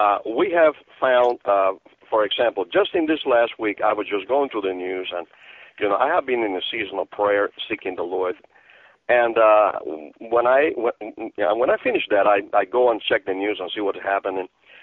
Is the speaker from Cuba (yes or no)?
yes; Cuba; Cuba, I am from Cuba, and you don't get earthquakes 6.0 in Cuba.